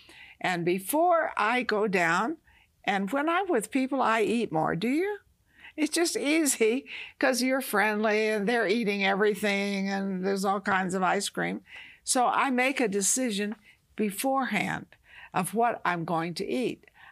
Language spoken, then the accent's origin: English; the South, United States; I was raised in the South. You know, we fried chicken.